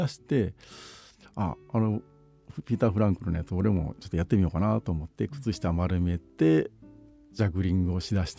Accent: Osaka, Japan; 出身大阪です

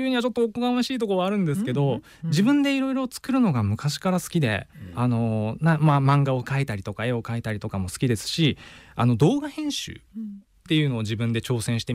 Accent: Hokkaido, Japan; 日本に戻ってきて、で北海道に、うん、大半はもう北海道で過ごして、で青春時代はもう北海道で過ごしたので、もう8割方どさんこと言っても過言ではないという感じですかね。

